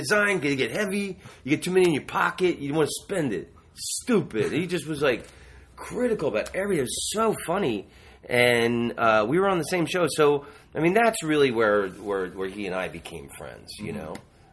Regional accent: the South, United States; I'm from the South.

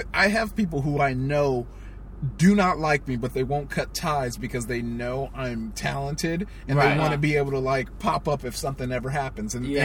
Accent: California, United States; Yeah. California natives.

